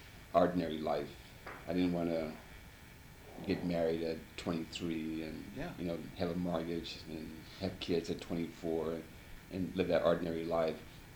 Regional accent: Seattle, Washington, United States; moved away as an adult; also born or lived in New Orleans, Louisiana; I was born in 1941 in New Orleans, Louisiana, but my parents moved to Seattle during the World War II. So I was raised in Seattle and went to high school and college in that area.

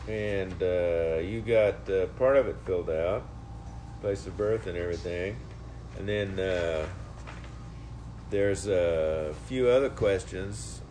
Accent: Kansas, United States; you know, I'm from Kansas

